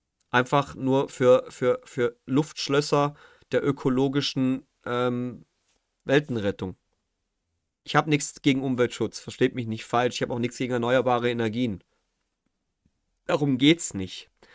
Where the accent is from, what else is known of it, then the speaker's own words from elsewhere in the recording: Germany; Ich bin ein richtiger Deutscher.